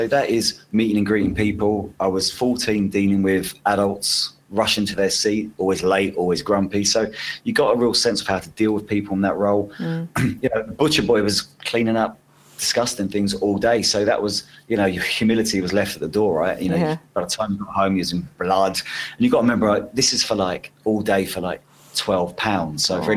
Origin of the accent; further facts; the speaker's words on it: London, United Kingdom; also born or lived in Middlesex; You know, I grew up in Paddington in London. Great childhood, went to school in Paddington, and I was there till probably 11. And then we actually moved out to Middlesex, yeah.